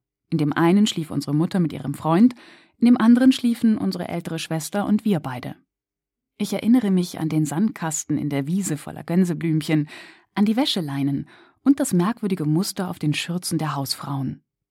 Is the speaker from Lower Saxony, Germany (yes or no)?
no; Lichtenberg, Berlin, Germany; born there; Geboren wurde ich in Lichtenberg, im Oskar-Zieten-Krankenhaus.